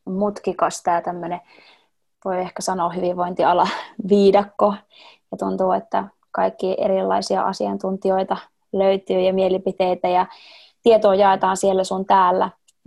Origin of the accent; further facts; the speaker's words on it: Klaukkala, Uusimaa, Finland; ja mä oon reilu vuosi sitten muuttanut takaisin mun kotipaikkakunnallani Klaukkalaan mun avopuolison ja meidän tällä hetkellä 1,5-vuotiaan tytön kanssa.